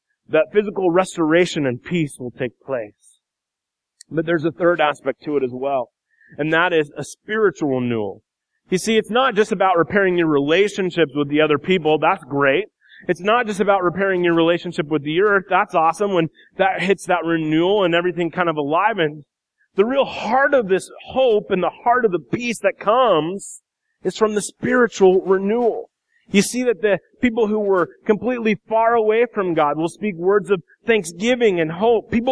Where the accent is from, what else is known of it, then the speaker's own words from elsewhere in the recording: Iowa, United States; I didn't live in the Pacific Northwest. I grew up in Iowa, and I don't even remember Mount St. Helens.